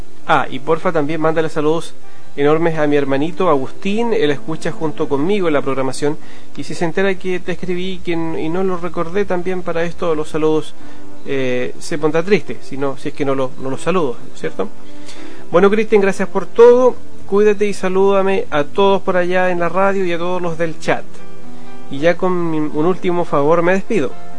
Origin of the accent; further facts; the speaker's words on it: Managua, Nicaragua; Soy un joven de Managua, Nicaragua